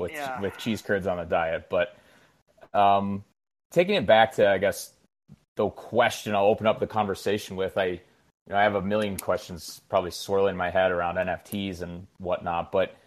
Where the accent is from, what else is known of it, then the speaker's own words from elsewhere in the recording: Wisconsin, United States; I'm born and raised in Wisconsin and went to school in Wisconsin.